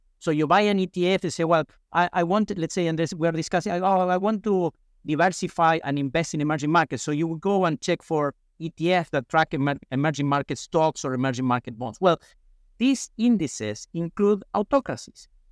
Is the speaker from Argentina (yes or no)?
yes; Argentina; when Cristina Kirchner was about to become president again in Argentina, that's my home country.